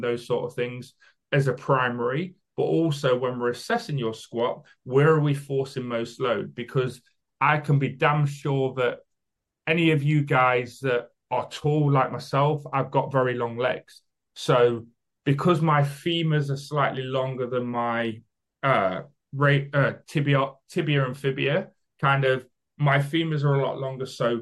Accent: United Kingdom; Because I know I talk very fast. I apologize for being British.

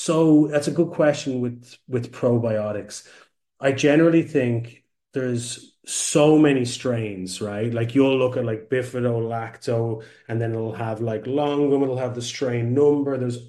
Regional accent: Ireland; Like I'm from Ireland originally, we use a lot of fluoride

